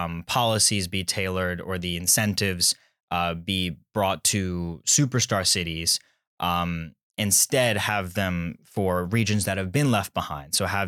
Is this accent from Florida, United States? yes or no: no; Richmond, Virginia, United States; I am a master's student in local economic development, and I'm from Richmond, Virginia.